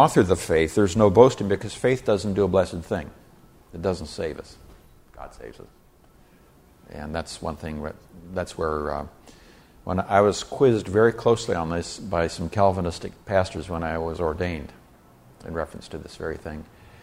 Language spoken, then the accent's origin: English; Nigeria; I have story after story, and I grew up in Nigeria, West Africa, of people in Africa before missionaries came